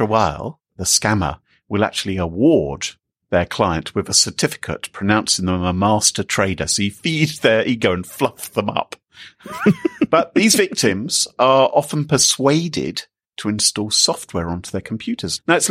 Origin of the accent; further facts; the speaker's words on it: United Kingdom; Well, no, because I'm British.